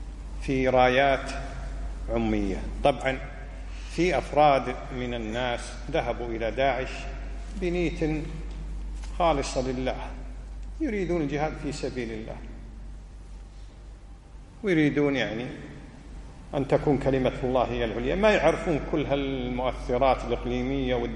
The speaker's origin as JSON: {"language": "Arabic", "country": "Kuwait", "said": "إذا كان عندنا في الكويت واحد من هذيل اللي مسوي نفسه مع القاعدة"}